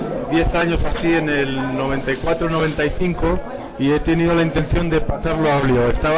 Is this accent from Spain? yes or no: yes; Castile and León, Spain; Yo soy zamorano.